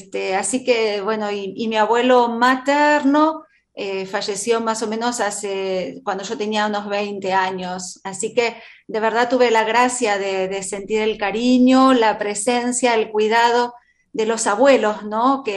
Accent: Mar del Plata, Buenos Aires Province, Argentina; born there; Bueno, yo nací en la ciudad de Mar del Plata, un primero de septiembre del año 1970.

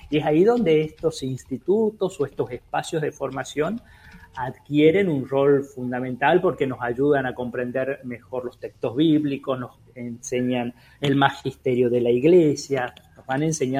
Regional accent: Aguilares, Tucumán, Argentina; Yo soy de Aguilares, entonces sí.

